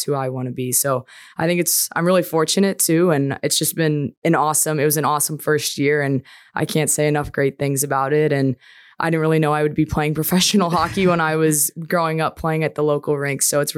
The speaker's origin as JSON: {"language": "English", "town": "Hermosa Beach", "region": "California", "country": "United States", "tie": "born or raised there", "said": "I think I played 6 out of my 8 years of youth hockey in Southern California with the Junior Ducks."}